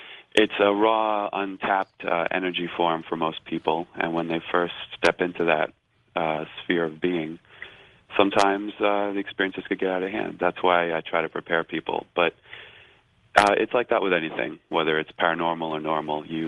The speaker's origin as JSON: {"language": "English", "town": "Long Island", "region": "New York", "country": "United States", "said": "Well, we're both Greek, and we're both from Long Island, so that'll do it."}